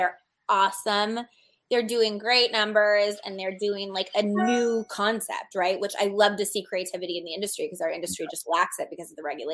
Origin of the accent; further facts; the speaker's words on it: Arizona, United States; I love Arizona because it's my home state.